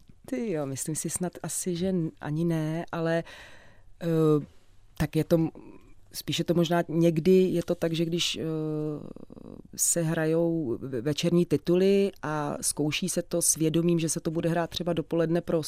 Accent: Sudetenland, Czechia; protože jsem ze Sudet

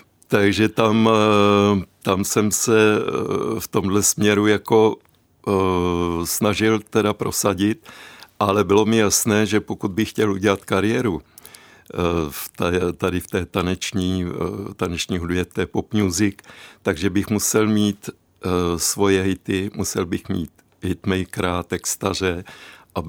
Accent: Písek, South Bohemian Region, Czechia; now in Brno, Czechia; jsem vyrůstal v Písku v jižních Čechách, kde žádná možnost nebyla ani se vzdělávat nějak hudebně i plavecky. A později, když jsem přišel do Brna

